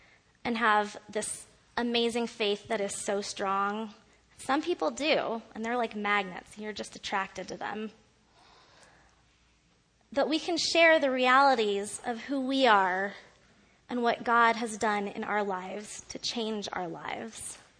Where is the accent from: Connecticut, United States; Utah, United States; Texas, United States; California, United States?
Utah, United States; But growing up in Utah, I was also of the minority faith tradition there.